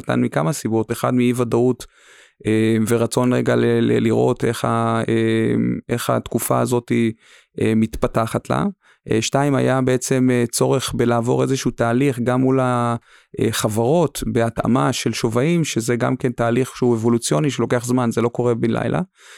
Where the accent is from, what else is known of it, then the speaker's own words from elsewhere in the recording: Nahariya, Northern District, Israel; אני גדלתי בנעריה בכלל, יכול להגיד לך שאתה יודע, זה לצורך העניין פריפריה, אחותי שגדלה גם כן בנעריה